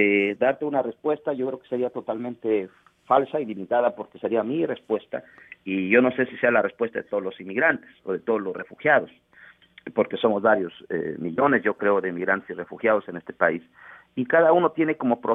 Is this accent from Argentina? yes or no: no; Canada; Yo creo que soy de esos canadienses como del sótano, porque soy canadiense también